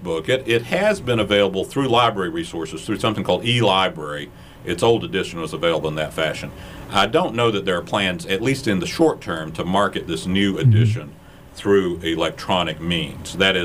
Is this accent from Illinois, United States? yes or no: no; Kentucky, United States; this is near where I grew up in Henderson County